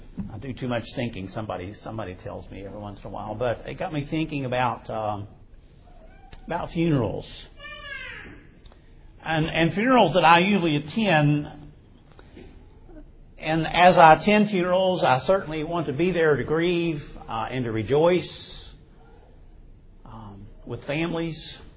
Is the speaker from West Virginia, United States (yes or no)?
yes; West Virginia, United States; I had a telephone call from the manager of a cemetery in West Virginia, my home state.